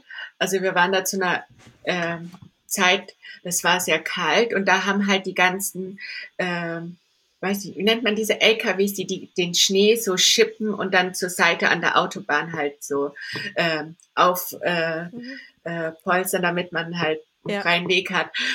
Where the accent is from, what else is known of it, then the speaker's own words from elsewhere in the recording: Candolim, Goa, India; Also bei mir, ich komme ja aus Kandolim, wenn vielleicht jemand sich das mal anschauen will. Kandolim schreibt man mit C und Kandolim in Goa.